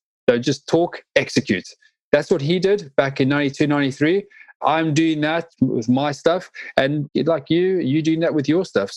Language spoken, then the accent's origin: English; South Africa; I grew up in South Africa, and I had the privilege of meeting